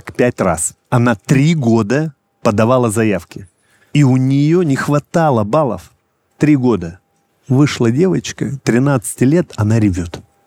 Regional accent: Krasnodar Krai, Russia; Я сам с Кубани и никогда не думал, что лучше Кубани что-то есть. Безусловно, Кубань кормилица, и она останется всегда в моей душе. Но за эти 5 лет Артек и Республика Крым стала моей малой родиной, частью моей семьи.

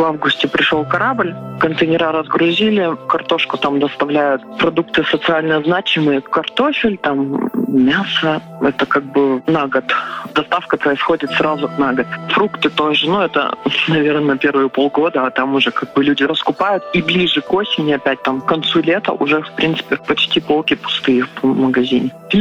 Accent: Uelen, Chukotka Autonomous Okrug, Russia; now in Khabarovsk, Russia; Было, конечно, такое желание, потому что там все друг друга знают. В одном конце села сказали, в другом там уже там что-то слышно. Ну, то есть такое, как бы, ну, мы маленький поселок

